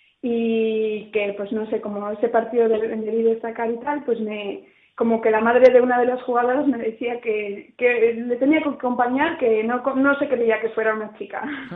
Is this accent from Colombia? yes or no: no; Santibáñez de la Peña, Castile and León, Spain; De un pueblo al norte, se llama Santibáñez de la Peña, por la zona de Guardo y Cervera.